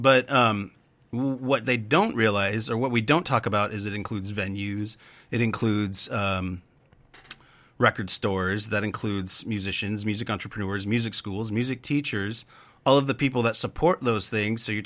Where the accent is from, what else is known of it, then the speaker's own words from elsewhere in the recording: Arizona, United States; For a little bit about me, I'm from Arizona. I grew up there. I moved here about a year ago, a little over a year ago.